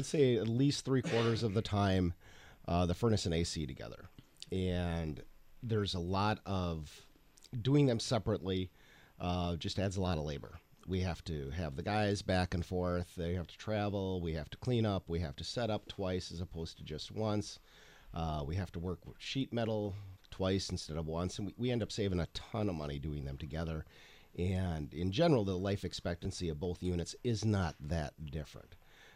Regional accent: Sturgeon Bay, Wisconsin, United States; I did not. I grew up in Door County.

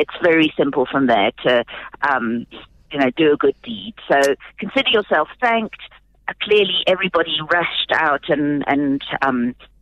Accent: England, United Kingdom; now in South Africa; I grew up in England

